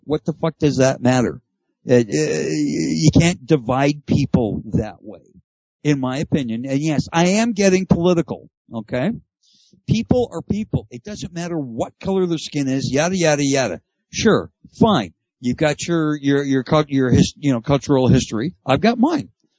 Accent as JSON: {"language": "English", "country": "Canada", "said": "Anyway, being a Canadian, it doesn't matter what I think about American politics."}